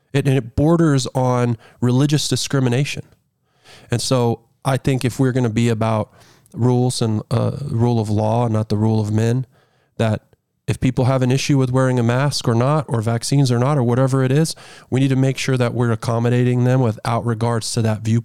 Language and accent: English; Texas, United States; born there; Well, I mean, I was born in Texas and I traveled all over the country.